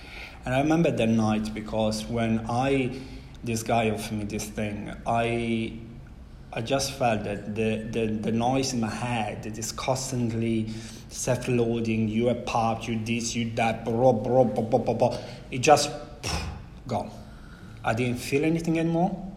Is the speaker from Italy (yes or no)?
yes; Italy; English is a second language; I'm originally from Italy. I'm from a very beautiful little town, the Adriatic coast.